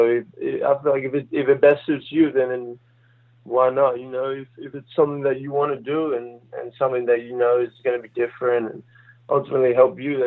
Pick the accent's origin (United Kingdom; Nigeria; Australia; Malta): Australia; now in United States; since I came from Australia to Vegas, and then Vegas to New Hampshire, and then obviously New Hampshire to UCLA.